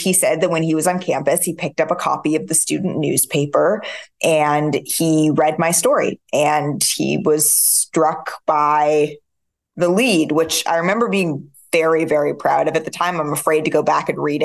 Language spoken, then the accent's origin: English; West Coast, United States; now in New York, United States; I had grown up on the West Coast, so New York was my Hollywood.